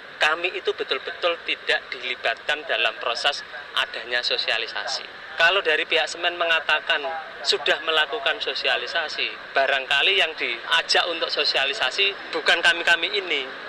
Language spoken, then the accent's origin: Indonesian; Java, Indonesia; Sebagai orang Jawa, kami memohon kepada Gusti Yang Maha Kuasa